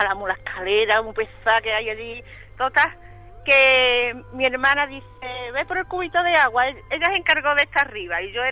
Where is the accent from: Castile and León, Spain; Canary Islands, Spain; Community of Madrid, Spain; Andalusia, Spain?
Andalusia, Spain; Chipiona; Que yo que hace publicidad de mi pueblo.